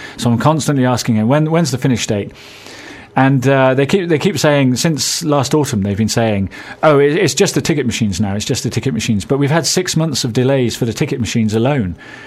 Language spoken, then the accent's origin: English; Bristol, South West England, United Kingdom; The transport network from South Bristol, which is where I'm from, I grew up in Hardcliffe